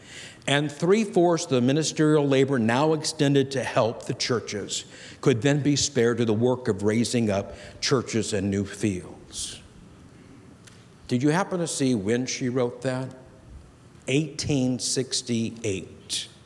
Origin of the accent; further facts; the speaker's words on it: California, United States; I grew up in the Sacramento Valley, so I've been in this area a long time.